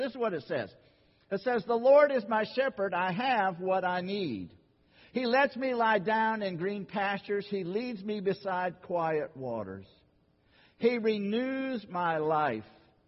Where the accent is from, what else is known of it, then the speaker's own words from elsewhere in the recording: Corning, New York, United States; born there; I'm going to hit my New York mode, which I was born in New York, Corning, New York.